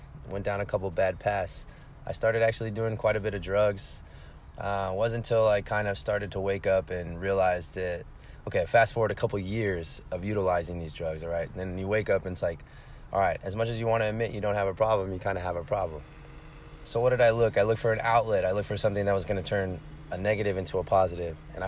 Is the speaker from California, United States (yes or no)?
yes; Fresno, California, United States; now in San Diego, United States; I'm from Fresno, California. I moved to San Diego last year in March.